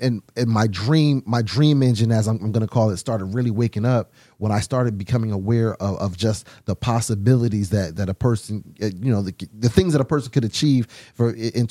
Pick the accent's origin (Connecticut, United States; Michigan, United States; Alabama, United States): Connecticut, United States; Bridgeport; So when you go to jail and you're young, I'm from Bridgeport. I'm black. I'm 18.